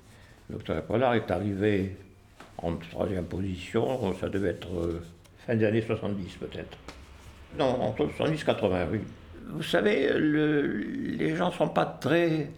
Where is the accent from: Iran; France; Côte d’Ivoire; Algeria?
Algeria; Tlemcen, Tlemcen Province; moved away as an adult; quelques kilomètres avant d'arriver à destination chez moi en Algérie, à Tlemcen.